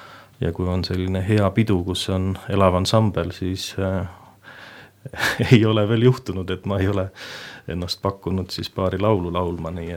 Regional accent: Pärnu, Pärnu County, Estonia; also born or lived in Tootsi; Ja sündisin siis tõesti Tootsis ja sealt siis tagasi Pärnusse. Nii et kogu lapsepõlv kuni 8. klassi lõpuni välja ongi Pärnus möödunud, koolivaheajad küll Vändramaal Võidulas ja sealt edasi siis juba Tallinn.

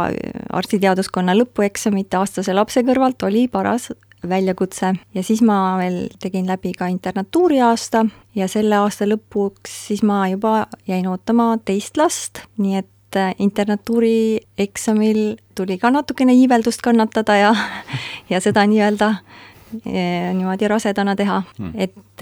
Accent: Tartu, Tartu County, Estonia; born there; Ja ma olen sündinud Tartus tudengite lapsena ja selle tõttu esimesed kolm pool eluaastat elasime Tartus.

